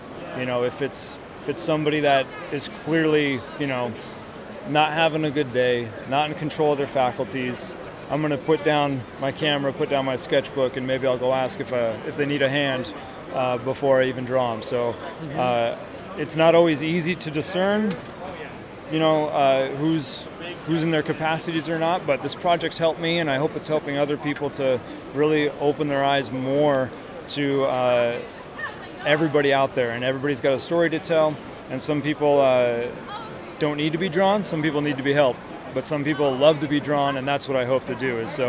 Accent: Portland, Oregon, United States; Portland is my hometown, and I've been to all over the country, and I always come home.

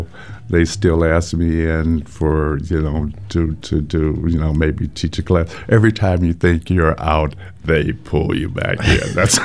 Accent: Texas, United States; My great-grandmother, who I grew up with in Texas, was born a slave

